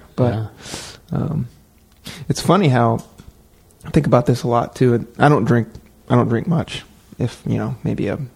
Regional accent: Oregon, United States; oh dude, I grew up on the Oregon coast.

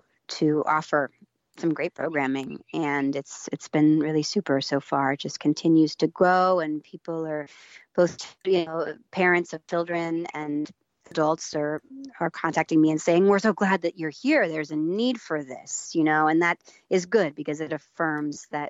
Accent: Maine, United States; finally come home to my home state, you know, my home state of Maine, where I'm from.

